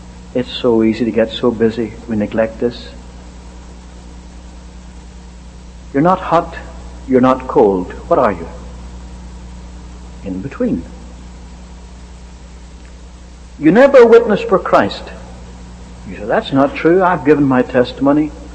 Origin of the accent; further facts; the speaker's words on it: Ireland; I was born and raised in Ireland, where the national drink is hot tea.